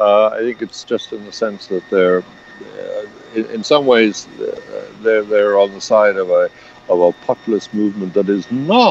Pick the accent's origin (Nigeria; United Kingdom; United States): United Kingdom; I'm sorry, I'm British.